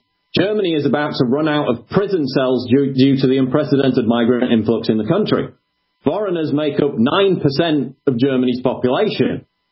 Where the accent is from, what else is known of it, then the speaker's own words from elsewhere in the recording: Sheffield, Yorkshire and the Humber, United Kingdom; In Sheffield, my hometown in England